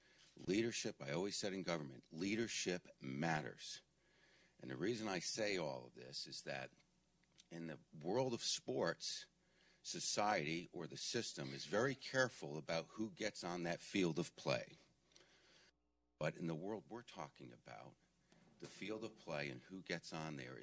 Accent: Rhode Island, United States; I'm from Rhode Island. I was a regulator in Rhode Island for about 7 years

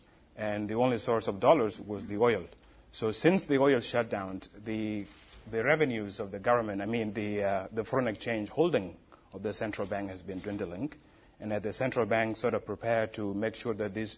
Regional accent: Jonglei, South Sudan; And last week I was in my home state, in Jonglei State.

